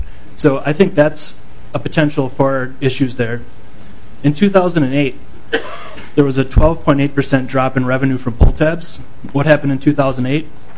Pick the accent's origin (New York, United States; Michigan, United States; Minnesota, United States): Minnesota, United States; Minneapolis; Thank you. … I'm from Minneapolis.